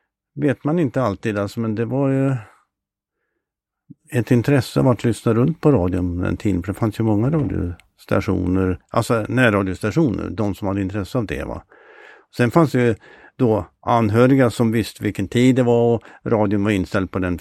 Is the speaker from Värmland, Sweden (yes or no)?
yes; Säffle, Värmland, Sweden; För jag kommer ju från Värmland. Jag är invandrare från Säffle brukar jag säga.